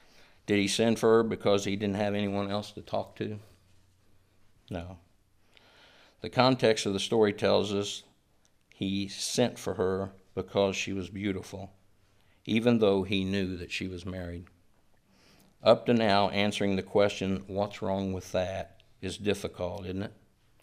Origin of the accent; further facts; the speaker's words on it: Indiana, United States; Since I grew up in the Midwest, the lion would have to eat its way up from Florida to Indiana.